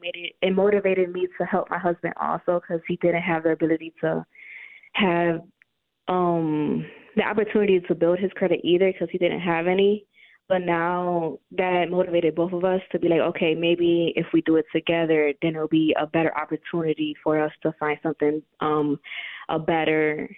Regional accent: Rochester, New York, United States; also born or lived in Staten Island, United States; I grew up in Staten Island, but then when I was about 7, I came back to Rochester.

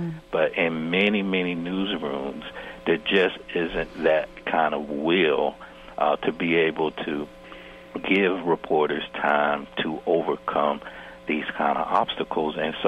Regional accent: the South, United States; I'm originally from the South and have worked as a reporter in North Carolina, and so I was somewhat familiar with the eugenics program in North Carolina.

